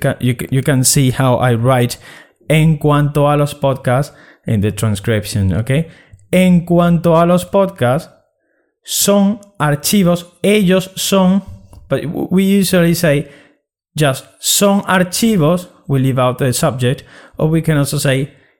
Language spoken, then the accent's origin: Spanish; Spain; first language Spanish; Yo soy español. Y voy a ayudarte a aprender mi idioma nativo